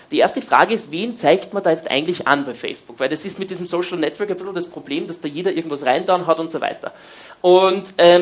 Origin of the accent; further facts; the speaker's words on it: Vienna, Austria; als Wiener Version des Wutbürgers haben wir dann beschlossen, da machen wir was.